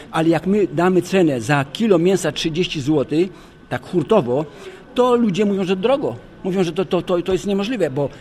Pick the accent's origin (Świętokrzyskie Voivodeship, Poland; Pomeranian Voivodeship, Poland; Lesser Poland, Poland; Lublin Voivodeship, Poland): Pomeranian Voivodeship, Poland; Słupsk; czy jak ja jestem ze Słupska, to w Słupsku nie ma zbytu na mięso.